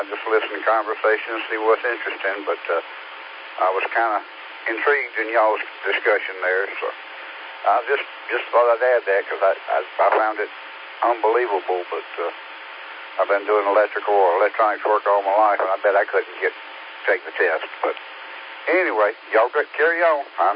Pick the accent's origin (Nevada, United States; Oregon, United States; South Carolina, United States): South Carolina, United States; I'm from South Carolina, but I looked up North Carolina